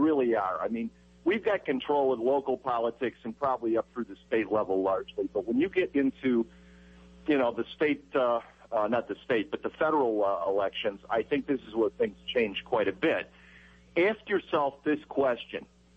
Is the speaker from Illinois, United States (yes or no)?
yes; Chicago, Illinois, United States; moved away; Yeah, well, so are you, but not anymore. I'm a Missouri guy because I left the People's Republic of Illinois quite a while ago